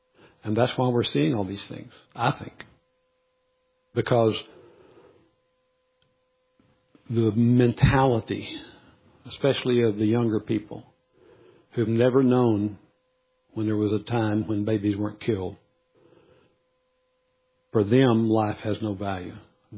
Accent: Arkansas, United States; born there; also born or lived in Louisiana / Texas; I was born in Arkansas, lived in North Louisiana, lived in West Texas, lived in South Texas, lived in East Texas

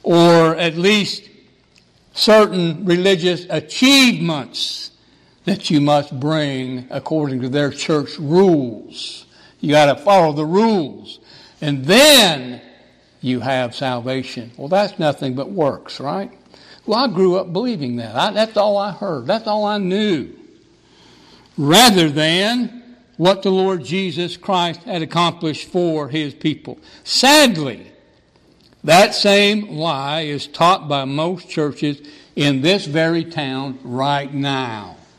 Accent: Rocky Mountains, United States; now in Kentucky, United States; Now, I grew up a long way from here. People often ask me, where are you from? Where did you grow up? Somehow my speech betrayeth me. Somehow they know I'm not from the hills of East Kentucky. I grew up a long way from here.

